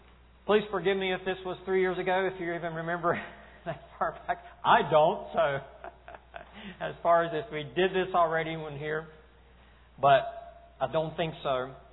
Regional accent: North Carolina, United States; And I'm from North Carolina, and that was a North Carolina preacher.

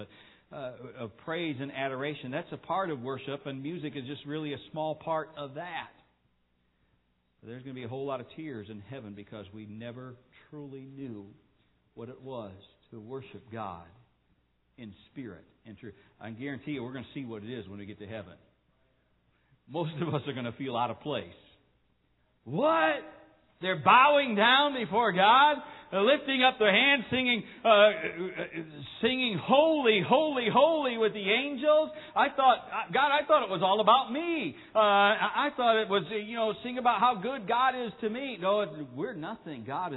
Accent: United States; I thought, I don't need to talk to these people about sacrifice. I'm an American.

